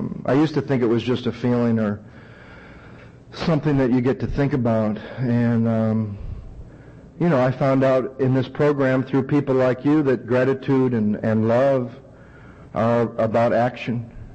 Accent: Santa Monica, California, United States; I'm from Santa Monica, California. Very strange place.

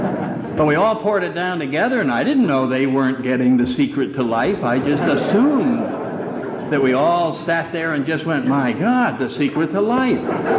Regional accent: New Haven, Connecticut, United States; I think of my first year drinking up in New Haven, Connecticut. That's my hometown. I went to the university there.

